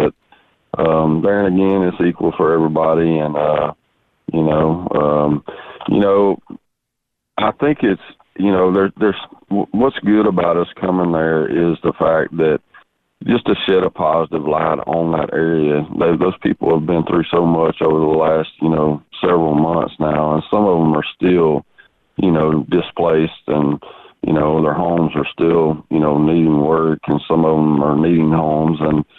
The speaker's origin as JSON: {"language": "English", "region": "Texas", "country": "United States", "said": "Yeah, you know, I'm from Texas, and, you know, the law is in Texas, if you can float it, you can boat it."}